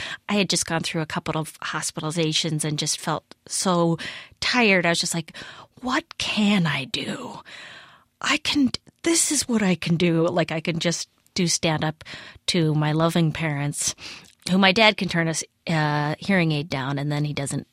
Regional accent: Midwest, United States; I don't know. I mean, I'm from the Midwest, so I guess it definitely is.

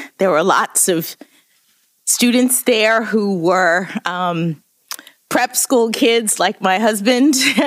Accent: Miami, Florida, United States; I'm from Miami, Florida.

